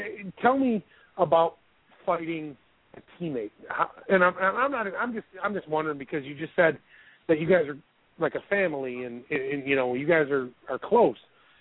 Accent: New York, United States; People, you know, I'm from Central New York

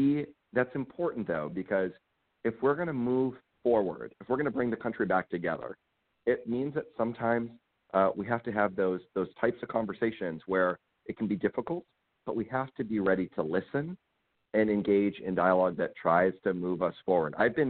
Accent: South Dakota, United States; growing up in South Dakota to living and representing Southwest Michigan in the state legislature

